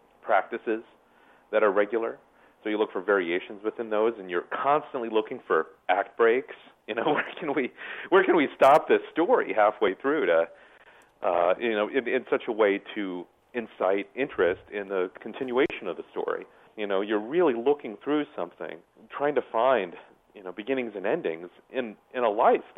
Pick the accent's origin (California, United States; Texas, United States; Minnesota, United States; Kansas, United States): Minnesota, United States; I was mostly thinking of the kinds of people I grew up with in Minnesota and knew in the Midwest, knew in North Dakota and Wisconsin, Iowa and Illinois, other places I've spent a lot of time.